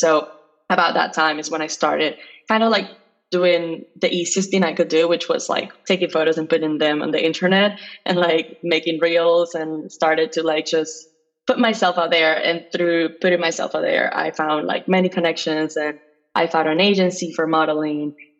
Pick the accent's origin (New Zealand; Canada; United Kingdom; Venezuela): Venezuela; moved away as an adult; now in United States; And I grew up in Venezuela. I moved to the US when I was 18 years old.